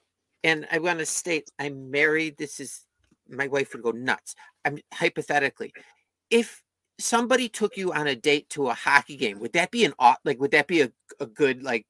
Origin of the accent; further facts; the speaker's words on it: Chicago, Illinois, United States; I'm geographically challenged. I'm from Chicago, say.